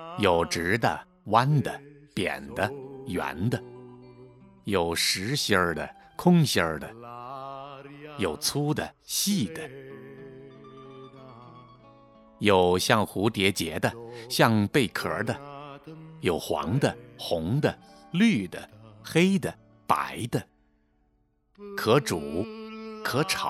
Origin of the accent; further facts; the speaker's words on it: Chongqing, China; 作为重庆人，一说到好吃的面，马上就会想到葱青削面。